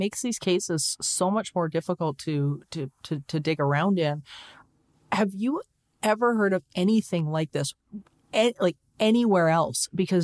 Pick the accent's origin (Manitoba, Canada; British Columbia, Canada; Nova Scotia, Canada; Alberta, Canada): Alberta, Canada; Leduc; born there; I was born in Leduc, Alberta, which is at the time is extremely small town, and everybody knows your business. Everybody knows everybody.